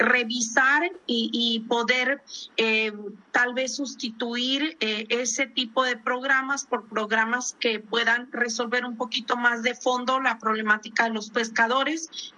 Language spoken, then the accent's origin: Spanish; Baja California Sur, Mexico; Yo soy de Baja California Sur, pues el estado con mayor litoral en el país